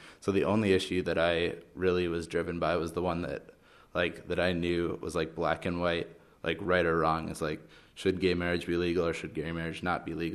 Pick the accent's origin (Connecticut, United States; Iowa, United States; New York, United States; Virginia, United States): Connecticut, United States; moved away as an adult; now in Santa Monica, United States; I lived in Connecticut my whole life until I went to college. I was born in New Haven, so like about 5-10 minutes from Yale. Around 5 years old, I moved kind of to the suburbs and just kind of grew up there.